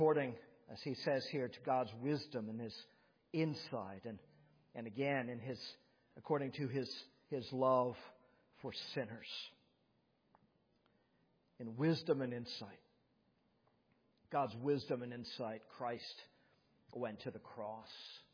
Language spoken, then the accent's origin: English; St. Petersburg, Florida, United States; moved away as an adult; also born or lived in Massachusetts; I grew up in Florida, St. Petersburg, Florida. I lived about the first several years, 18 years of my life there, and then moved up to Massachusetts for schooling and other things thereafter.